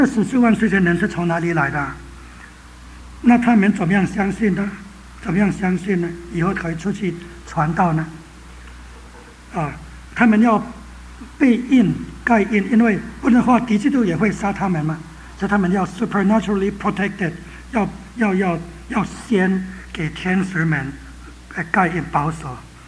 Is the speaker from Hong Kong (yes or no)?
no; Philippines; 我说菲律宾有7000个小岛，我从菲律宾来